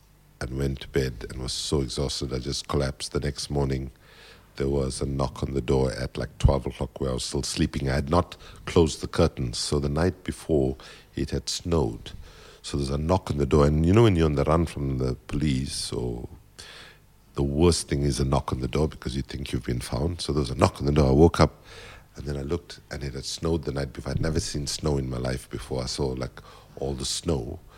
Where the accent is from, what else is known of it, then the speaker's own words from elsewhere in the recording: South Africa; I went to Oxford as a South African and I came back from Oxford as an African